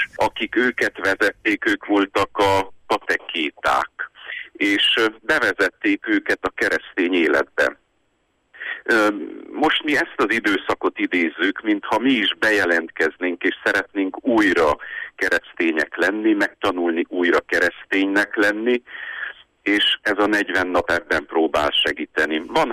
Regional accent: Székely Land, Romania; ugye székely ember vagyok, a székelyek értik, hogy apránként, kicsi lépés, egy kis lépést

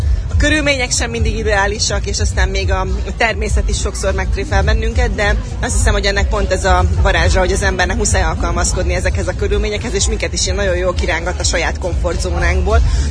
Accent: Mórahalom, Csongrád-Csanád, Hungary; mert ahol innen én származom, Mórahalom

